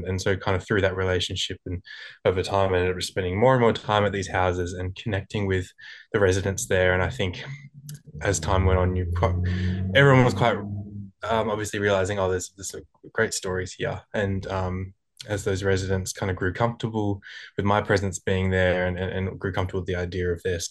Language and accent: English; New South Wales, Australia; I'm originally from the Northern Rivers in New South Wales, and so growing up around kind of Lismore and Byron Bay area